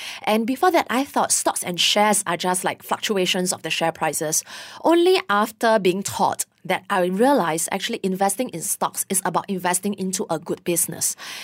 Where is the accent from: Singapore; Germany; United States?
Singapore; I come from Singapore and I used to be a public servant.